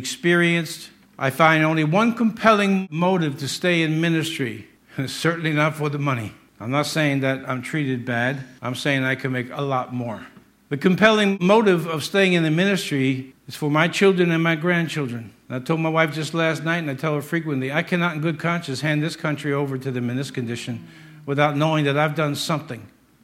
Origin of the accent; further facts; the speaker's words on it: Ireland; and I'm Irish, and I know he didn't do anything bad to the Italians.